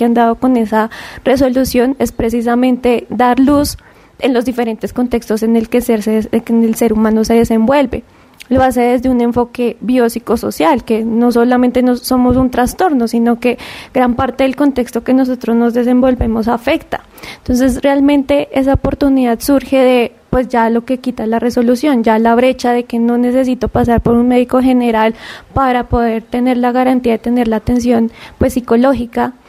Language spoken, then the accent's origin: Spanish; Colombia; porque nosotros somos colombianos que necesitamos también conocer qué es lo que está saliendo